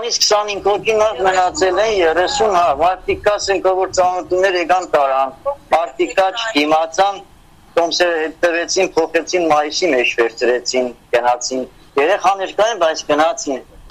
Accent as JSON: {"language": "Armenian", "town": "Artik", "region": "Shirak", "country": "Armenia", "lives_now": "Moscow, Russia", "said": "Ես Արտիկից եմ"}